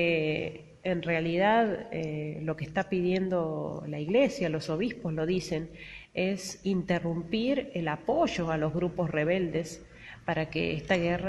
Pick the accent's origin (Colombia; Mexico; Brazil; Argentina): Argentina; moved away as an adult; Yo pertenezco a la familia religiosa del Verbo Encarnado, soy argentina, pero somos misioneros y tenemos comunidades en varios países de Medio Oriente. Llegué en 2011